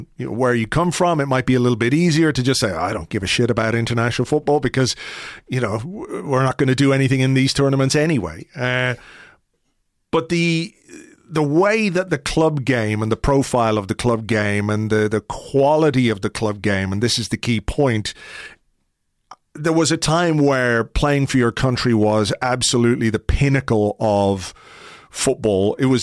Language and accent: English; Ireland; objectively, I'm an Irishman here.